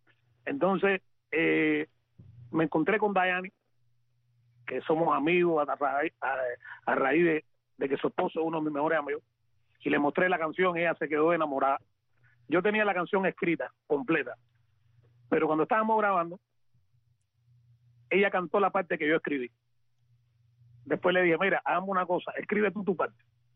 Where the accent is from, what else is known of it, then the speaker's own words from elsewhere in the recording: Cuba; Entonces, para todos ellos, para mi Cuba, también en especial para las hermanas Garrido, que son de mi pueblo